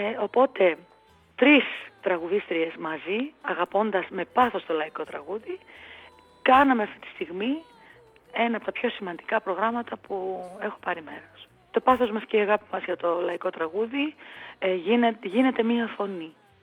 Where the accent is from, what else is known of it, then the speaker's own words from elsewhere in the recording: Greece; επειδή είμαστε άνθρωποι, επειδή είμαστε Έλληνες